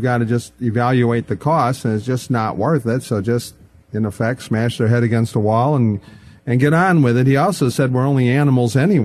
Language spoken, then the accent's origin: English; United States; Well, speaking as an American, they don't even have any intention of abiding by our laws.